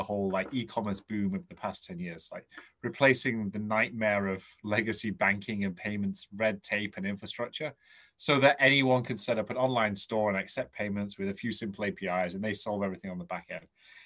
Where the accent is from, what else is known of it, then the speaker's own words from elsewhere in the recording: England, United Kingdom; Yeah, I say Zebedee because I'm English, but it's an acronym.